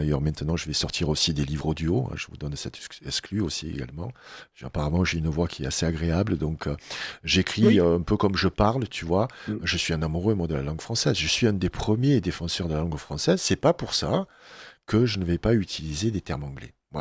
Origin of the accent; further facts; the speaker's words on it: Marseille, Provence-Alpes-Côte d'Azur, France; Mais je suis optimiste parce que je suis Marseillais aussi.